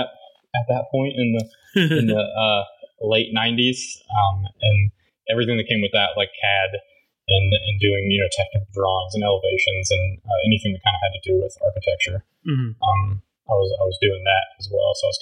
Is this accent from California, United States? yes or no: no; Indiana, United States; So I grew up in rural Indiana, in the middle of nowhere, kind of, but also close enough to the city, so just mm-hmm. outside of Indianapolis, but kind of on a country road.